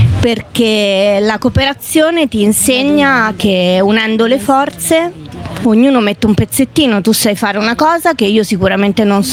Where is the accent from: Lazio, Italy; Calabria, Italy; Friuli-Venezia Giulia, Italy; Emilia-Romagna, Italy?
Lazio, Italy; Rome; Comunque sì, perché sono di Roma e faccio politica a Roma per il Lazio.